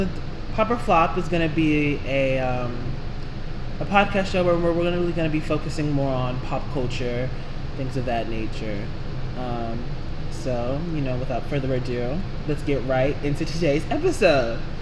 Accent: Atlanta, Georgia, United States; I'm from Atlanta, Georgia.

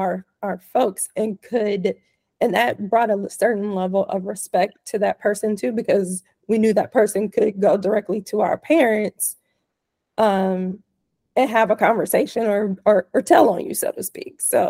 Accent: Urbana, Illinois, United States; where we grew up in Urbana

